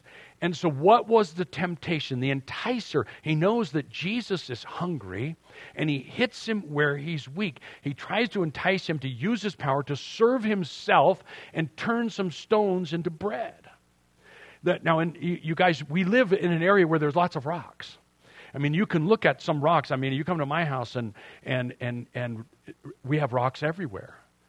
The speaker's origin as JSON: {"language": "English", "town": "San Fernando Valley", "region": "California", "country": "United States", "tie": "born or raised there", "also_born_or_lived": "Pasadena / Washington State", "lives_now": "San Diego, United States", "said": "I was born in Pasadena, grew up San Fernando Valley, but we moved up when I was in grade school, I think third grade or something like that."}